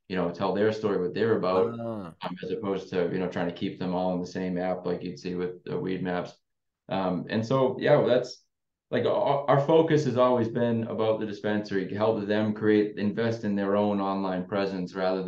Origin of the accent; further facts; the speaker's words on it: Massachusetts, United States; We're from Massachusetts.